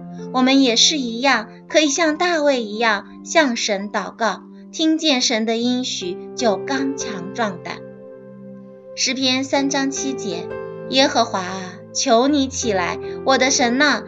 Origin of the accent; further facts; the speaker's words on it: China; 我们中国人在祷告的时候习惯默默祷告